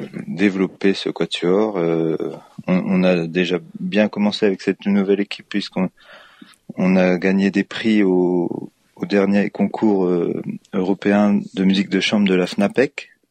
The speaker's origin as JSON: {"language": "French", "region": "Grand Est", "country": "France", "said": "Alors moi, à la base, je viens de Champagne"}